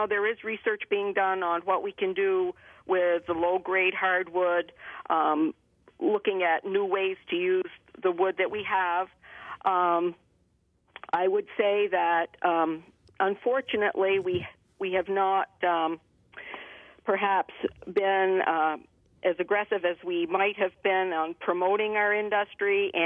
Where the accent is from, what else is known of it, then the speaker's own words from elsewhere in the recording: Irasburg, Vermont, United States; But I was also born and raised in Irisburg on a dairy farm. So when we talk about the core values of Vermont being agriculture and forestry, I guess that's what shaped my life